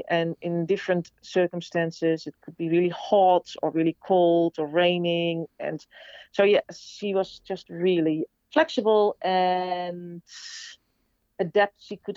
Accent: Netherlands; English is a second language; moved away as an adult; now in Australia; And I moved to Australia 25 years ago. Obviously, I've got an accent and I'm from the Netherlands originally.

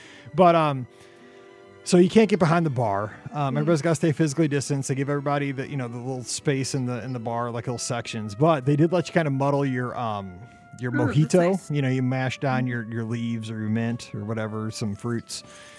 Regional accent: Missouri, United States; Like, I'm from Missouri. So I kept telling him, like, we don't paddleboard.

